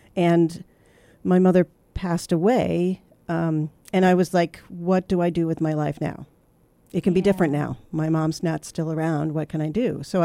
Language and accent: English; Illinois, United States; also born or lived in Massachusetts; now in Portland, United States; Illinois, a little bit in Massachusetts.